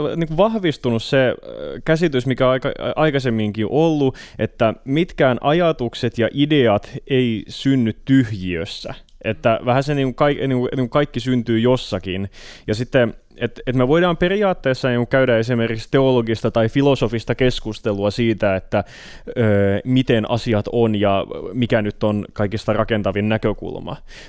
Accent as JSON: {"language": "Finnish", "town": "Turku", "region": "Southwest Finland", "country": "Finland", "said": "ja mä oon turkulainen perheenisä."}